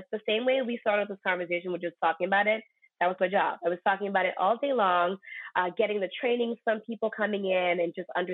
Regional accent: New York, United States; So fashion for me, even being from born and raised in New York, was a bit too cut edge for me and too unfriendly.

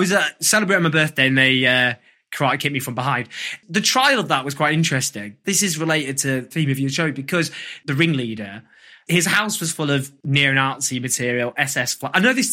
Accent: Stockport, North West England, United Kingdom; so I grew up in Stockport

